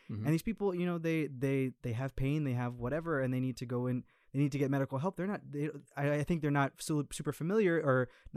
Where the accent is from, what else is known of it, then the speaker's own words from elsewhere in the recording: Hialeah, Florida, United States; So I grew up in Hialeah, and I still go there all the time.